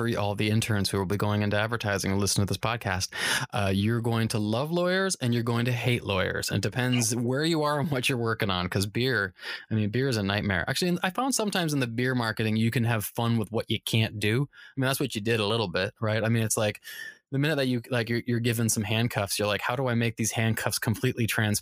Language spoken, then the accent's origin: English; Canada; now in United States; So coming from, I grew up in Canada, so much like, you know, New Zealand